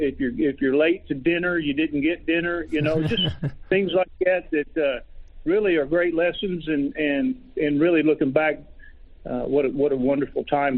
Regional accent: Del City, Oklahoma, United States; We grew up in Dell City, Oklahoma, like you said. I've been pretty fortunate that I've been able to stay here in the state.

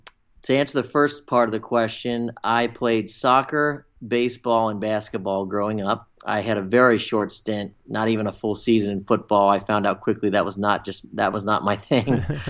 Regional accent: Cincinnati, Ohio, United States; I grew up in Cincinnati, Ohio, which is, as you know, was the first professional baseball team ever, the Cincinnati Redlegs.

